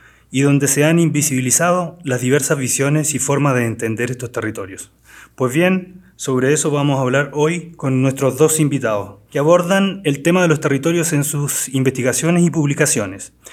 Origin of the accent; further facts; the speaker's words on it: Chile; now in Jena, Germany; soy chileno, soy doctor en filología románica, trabajo en la Friedrich Schiller Universität Jena, soy investigador del CALAS e investigador de Arcosur.